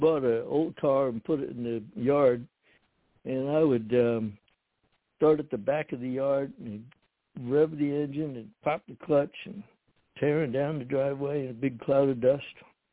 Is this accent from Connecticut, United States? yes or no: yes; Connecticut, United States; Originally from Connecticut. I've lived in 7 states in the District of Columbia. So I may sound like Connecticut. I may sound like Alabama.